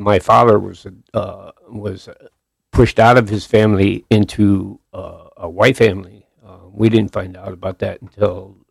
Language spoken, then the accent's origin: English; West Haven, Connecticut, United States; I grew up in West Haven.